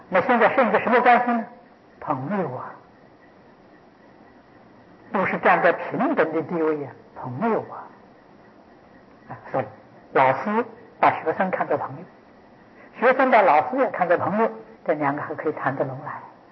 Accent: China; 我们中国人俗话讲出师啊，

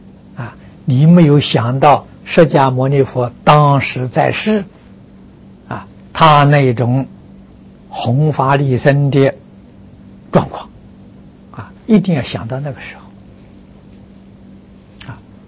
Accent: China; 我们中国人讲气氛的

